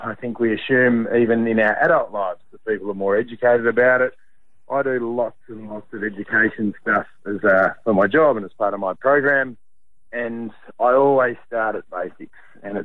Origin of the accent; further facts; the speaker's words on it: Australia; Much as any Aussie kid.